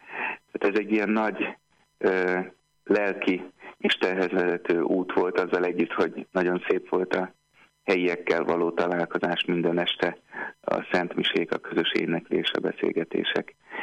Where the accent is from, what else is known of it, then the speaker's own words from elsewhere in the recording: Hungary; mondtam neki, hogy Magyarországról jöttem